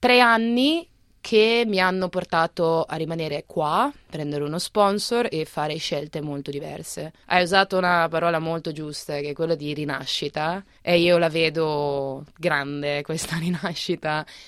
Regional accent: Marche, Italy; accent: Romagnol; moved away as an adult; now in Australia; ho 29 anni, sono un'italiana del mezzo-mezzo, perché sono una marchigiana ma con po' di accento romagnolo che ho perso negli anni. Sono qua in Australia dal ottobre, sì, del 2019

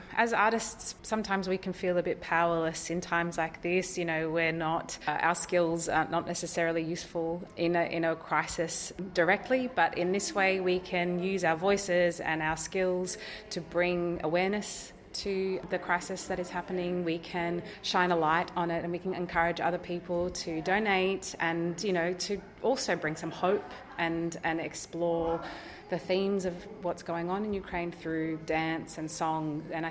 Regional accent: Geelong, Victoria, Australia; now in Brisbane, Australia; I am originally from Geelong. I live in Brisbane these days, so I've flown down to host and perform at this concert tonight.

